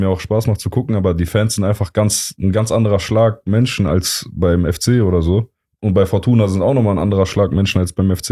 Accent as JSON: {"language": "German", "town": "Cologne", "region": "North Rhine-Westphalia", "country": "Germany", "tie": "born there", "said": "Wir sind beide im Klösterchen geboren"}